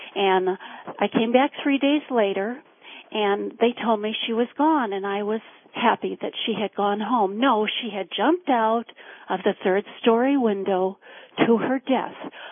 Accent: Arizona, United States; But a vote for John McCain, and I am from Arizona, is a vote for death and dying

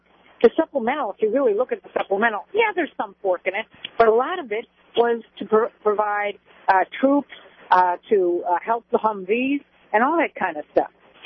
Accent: Cleveland, Ohio, United States; because he's going to Cleveland, Ohio, my hometown

